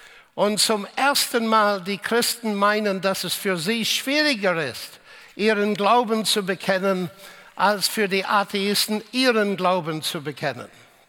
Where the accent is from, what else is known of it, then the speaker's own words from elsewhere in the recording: Ireland; German is a second language; Es war schön, im Eröffnungsvortrag die schönen Bilder von meinem Heimat Irland zu sehen. Ich bin gebürtige Ire